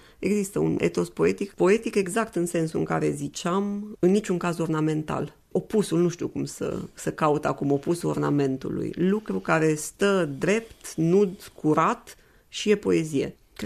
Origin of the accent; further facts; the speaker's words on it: Transylvania, Romania; în care mă includ și eu, fiind Ardeal